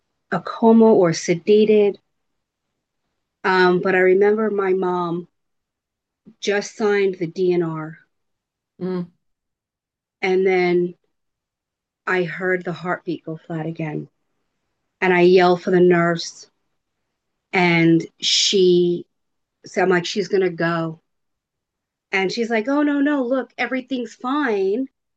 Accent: New York, United States; And I'm from New York, so there's that.

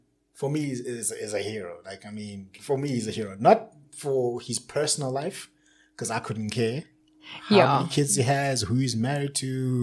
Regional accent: South Africa; I'm from South Africa. She's from South Africa. You're from South Africa.

